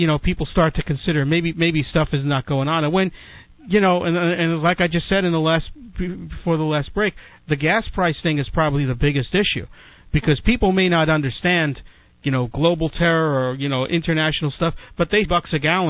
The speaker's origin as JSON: {"language": "English", "region": "Northeast", "country": "United States", "lives_now": "Atlanta, United States", "said": "Yeah, well, you know, you and I, we got the accent. You know what I'm saying?"}